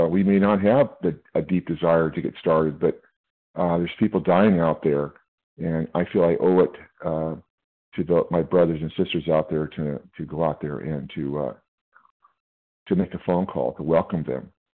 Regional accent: California, United States; I'm from California.

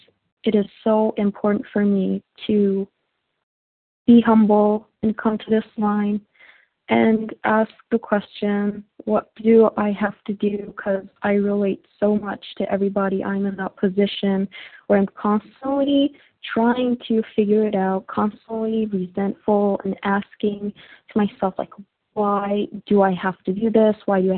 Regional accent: Turkey; from Turkey

